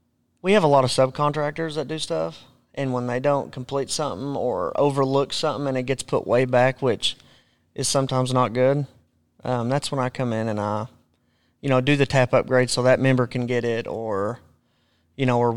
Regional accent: Charleston, United States; I am from Charleston.

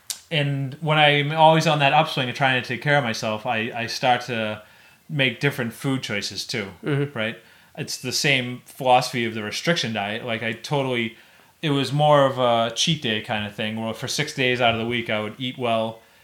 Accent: Howell, New Jersey, United States; I grew up in Howell. I swam at the beach all the time. We used to swim in the bay.

